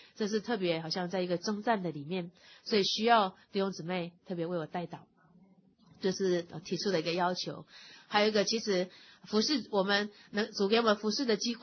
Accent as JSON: {"language": "Chinese", "country": "Taiwan", "moved": "yes", "lives_now": "United States", "said": "在我从台湾来到美国"}